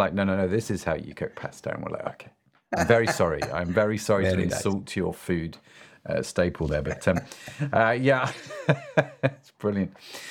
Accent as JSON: {"language": "English", "country": "United Kingdom", "said": "being British, we have a certain, I guess, understanding of Italia"}